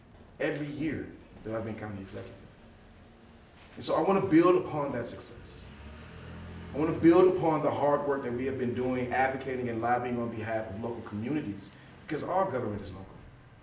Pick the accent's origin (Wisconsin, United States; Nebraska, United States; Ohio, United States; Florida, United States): Wisconsin, United States; Milwaukee; I was a Democrat. I was from Milwaukee.